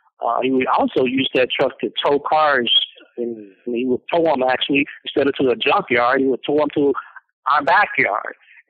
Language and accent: English; Gaston, Alabama, United States; born there; Well, Farnoosh, you know, I was born in 1952 in Gaston, Alabama.